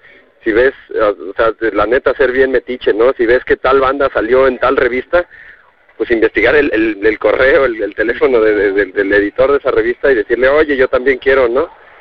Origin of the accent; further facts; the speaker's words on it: Chiapas, Mexico; te diré que aquí en Chiapas, bueno, no lo habíamos comentado yo, y toda la banda somos de Chiapas.